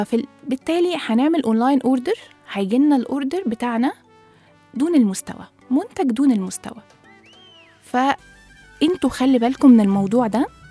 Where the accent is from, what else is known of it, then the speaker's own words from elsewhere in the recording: Egypt; ومش فكرة هو يستحق علشان احنا بقى مصريين ورحنا معاه